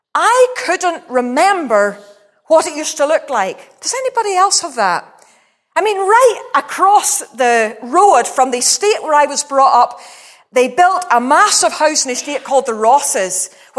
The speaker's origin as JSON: {"language": "English", "town": "Ballymena", "region": "Northern Ireland", "country": "United Kingdom", "accent": "Ballymena", "said": "As you know, I'm from Ballymena. Who doesn't know I'm from Ballymena? People do not recognise my accent, as a Ballymena accent. For 29 years, I lived outside Northern Ireland."}